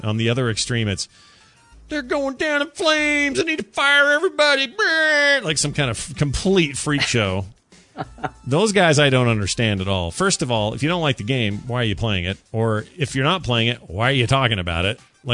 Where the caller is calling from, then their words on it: Kansas City, Missouri, United States; I'm calling from Kansas City.